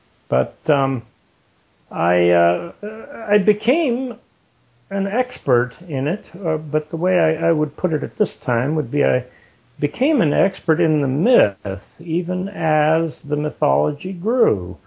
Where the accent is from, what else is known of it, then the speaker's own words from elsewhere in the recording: Florida, United States; By the way, I come from South Florida, and in that I do so, I mean, it was a bit like, almost like coming from New York, in that Jews were very numerous around me.